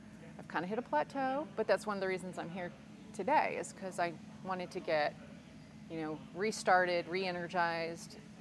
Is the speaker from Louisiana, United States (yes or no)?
no; Dallas, Texas, United States; I am from Dallas, Texas. I am 50 years old, 50 years young.